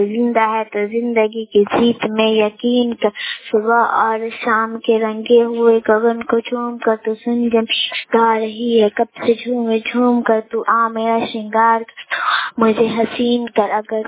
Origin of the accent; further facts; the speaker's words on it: Laxmi Narayanpur, India; मैं लक्ष्मी नारायणपुर की रहने वाली हूँ।